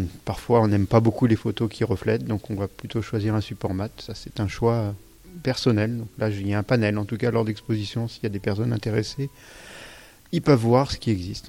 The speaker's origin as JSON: {"language": "French", "region": "Réunion", "country": "France", "moved": "yes", "lives_now": "Digne-les-Bains, France", "said": "J'habite sur Digne depuis 2005, à peu près. Et je suis originaire de La Réunion"}